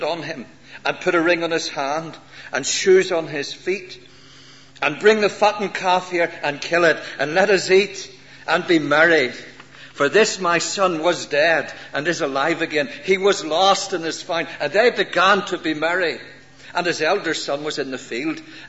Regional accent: Northern Ireland, United Kingdom; I come from Northern Ireland. I'm an evangelical of the evangelicals

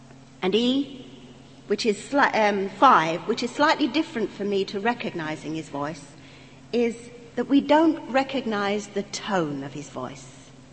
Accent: London, United Kingdom; In my language, because I'm an East Ender, you see. You might need to say it with another accent, but I come from the East End of London.

